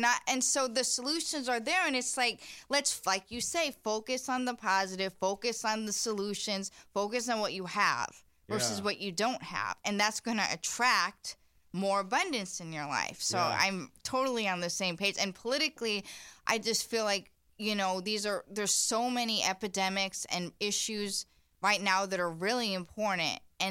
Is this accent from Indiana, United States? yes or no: yes; Indiana, United States; And I'm from Indiana, and I really never liked that. I call it small town mentality.